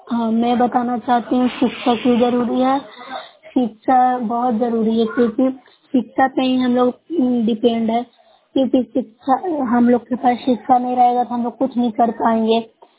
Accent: Nursarai, Bihar, India; मैं नौसराय प्रखंड से हूँ, जिला नालंदा की निवासी हूँ। पंचायत द्वारा बारा खुर्द है।

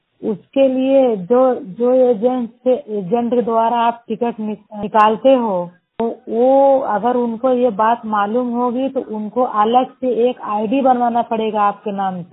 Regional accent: Jaunpur, Uttar Pradesh, India; जिला जौनपुर उत्तर प्रदेश की रहने वाली हूँ।

